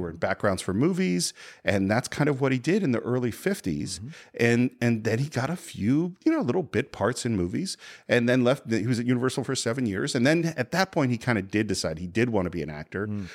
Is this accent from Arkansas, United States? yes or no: no; San Francisco, California, United States; But he was born in San Francisco, my hometown, grew up in Oakland